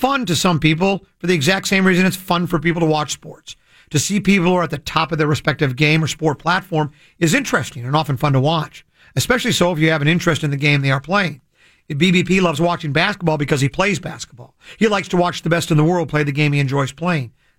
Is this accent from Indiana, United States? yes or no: no; Detroit, Michigan, United States; born there; I was born in Detroit. I was a Tigers fan.